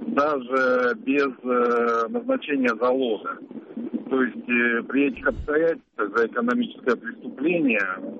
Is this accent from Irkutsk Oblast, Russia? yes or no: no; Orenburg, Orenburg Oblast, Russia; Ну, я вообще-то адвокат там, я из Оренбурга.